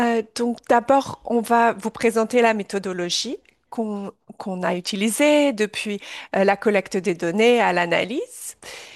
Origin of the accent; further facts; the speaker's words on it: United Kingdom; je viens du Royaume-Uni